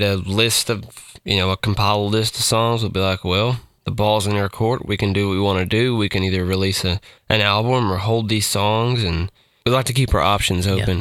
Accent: Bowling Green, Kentucky, United States; I play in a band called … I'm from Bowling Green, Kentucky.

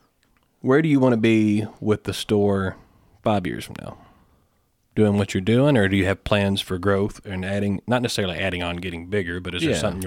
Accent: Morgantown, Kentucky, United States; which I'm from Morgantown, Butler County.

